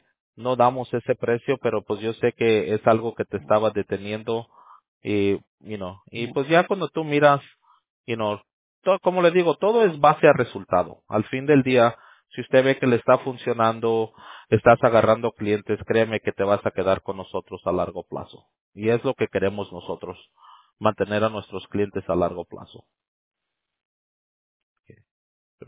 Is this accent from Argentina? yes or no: no; Mexico; yo también soy de México